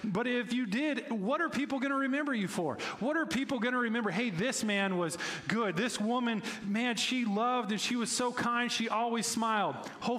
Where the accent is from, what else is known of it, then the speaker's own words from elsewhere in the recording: Oklahoma, United States; When I was a kid, I was growing up in Oklahoma